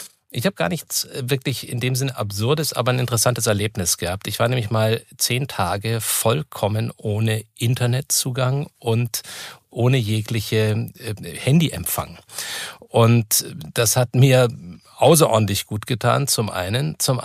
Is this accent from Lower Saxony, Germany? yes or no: no; Bavaria, Germany; In meiner Heimat Oberfranken